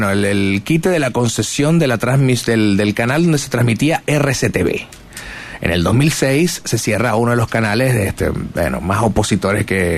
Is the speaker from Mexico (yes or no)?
no; Venezuela; todos juntos como hermanos venezolanos que somos